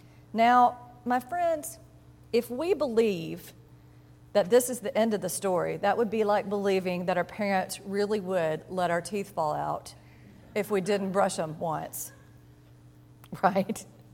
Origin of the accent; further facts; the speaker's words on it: the South, United States; accent: southern; retell this parable as a modern tale set in the deep south, where I come from. To do so, I must summon my best southern accent.